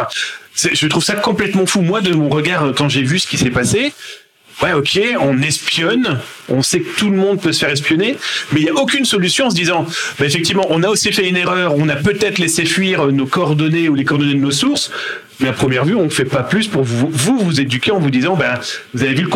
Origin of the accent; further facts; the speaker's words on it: France; now in Canada; moi qui suis pas de Québec, donc du Canada, je viens de France